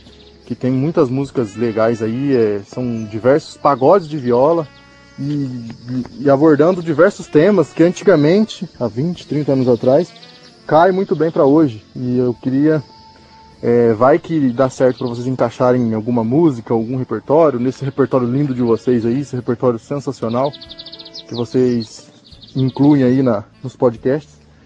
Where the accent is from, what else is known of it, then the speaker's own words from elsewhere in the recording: Minas Gerais, Brazil; Sou aqui do sul de Minas.